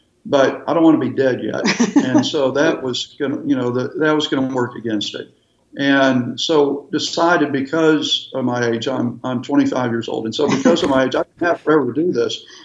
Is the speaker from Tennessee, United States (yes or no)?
no; Texas, United States; We're from Texas and we still love Texas.